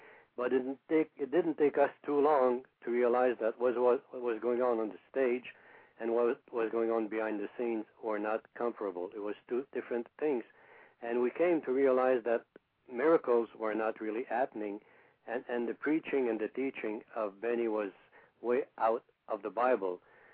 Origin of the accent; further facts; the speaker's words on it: Quebec, Canada; now in Vancouver, Canada; And since, you know, we are from Quebec, but we didn't feel comfortable to come back to Quebec, and our son had been to Vancouver, we decided we wanted to go to Vancouver.